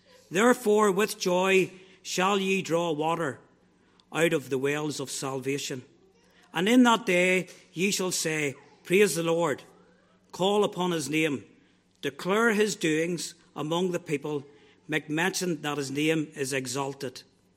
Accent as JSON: {"language": "English", "town": "Armagh", "region": "Northern Ireland", "country": "United Kingdom", "said": "I'm from Armagh. I attend the Armagh Free Presbyterian Church."}